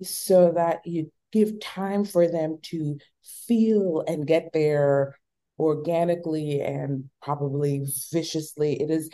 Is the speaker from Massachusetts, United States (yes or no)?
yes; Southbridge, Massachusetts, United States; if somebody asks me where's my hometown, it's Southbridge, Massachusetts.